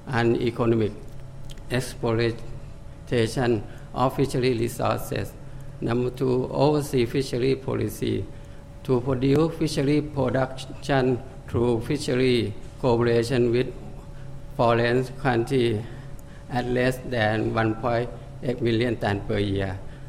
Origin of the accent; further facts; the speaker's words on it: Thailand; English is a second language; I'm from Thailand.